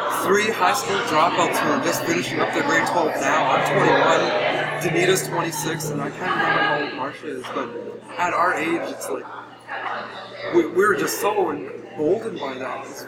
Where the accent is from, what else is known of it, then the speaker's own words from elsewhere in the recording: Prince George, British Columbia, Canada; I come from Prince George